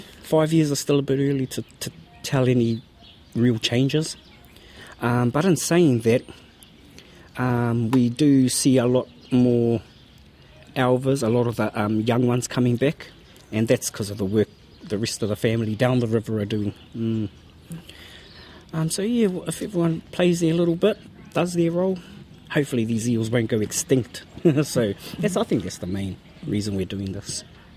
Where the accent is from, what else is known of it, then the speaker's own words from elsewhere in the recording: Murupara, Bay of Plenty, New Zealand; when I was growing up in Murupara.